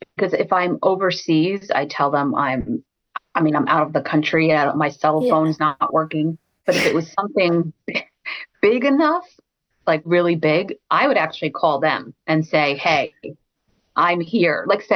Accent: Brooklyn, New York, United States; So growing up in Brooklyn, you know what that's like.

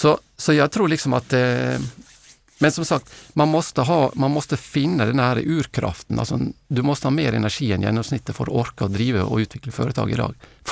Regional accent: Norway; bara för jag är norrman så är jag duktig på att åka längdskida

